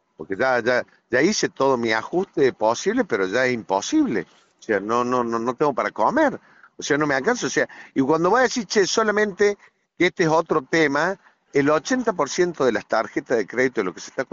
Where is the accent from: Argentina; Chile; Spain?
Argentina; nos terminan preocupando como argentinos, pues decir, che, ¿a dónde estamos parados?